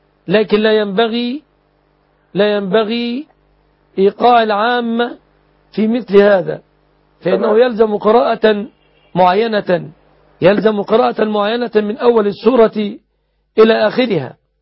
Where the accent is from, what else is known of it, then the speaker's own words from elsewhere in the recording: Egypt; في بلادنا مصر